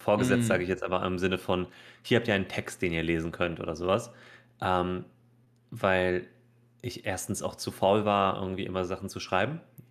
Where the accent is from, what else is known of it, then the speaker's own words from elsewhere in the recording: Poland; also meine Eltern oder ich komme aus Polen und wenn man früher halt nach Polen gefahren ist, dann ist man erstmal in die Wechselstube gefahren.